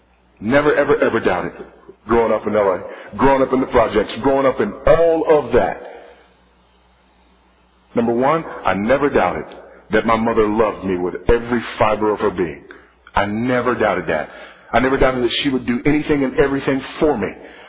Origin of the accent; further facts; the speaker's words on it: Los Angeles, California, United States; I grew up in Los Angeles, California. Drug infested, gang infested, South Central Los Angeles, California.